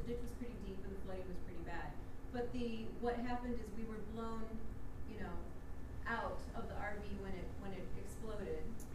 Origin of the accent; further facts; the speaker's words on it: Michigan, United States; I'm from Michigan.